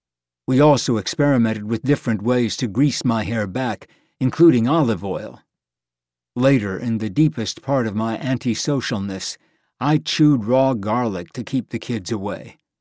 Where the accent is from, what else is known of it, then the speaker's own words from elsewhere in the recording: United States; born there; first language Italian; English is a second language; Even though I was born in America, my parents spoke Italian at home, and so did I.